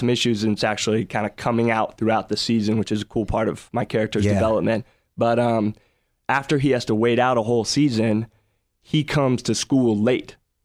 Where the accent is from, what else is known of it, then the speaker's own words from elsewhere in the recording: Dallas, Texas, United States; I was born and raised in Dallas, and I found Atlanta to be real similar to Dallas